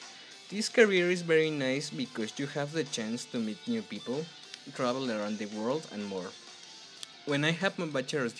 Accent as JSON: {"language": "English", "region": "Mexico City", "country": "Mexico", "said": "I'm 21 years old, and I'm from Mexico City."}